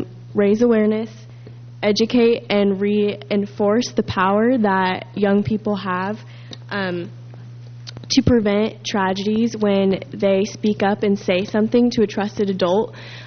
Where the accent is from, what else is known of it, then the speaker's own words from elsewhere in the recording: Morro Bay, California, United States; from Morro Bay